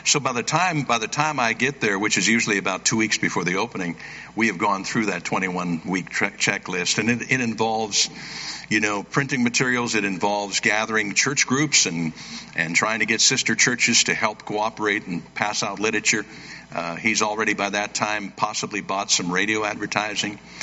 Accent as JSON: {"language": "English", "town": "Tacoma", "region": "Washington", "country": "United States", "tie": "born there", "said": "I was born in Tacoma, Washington."}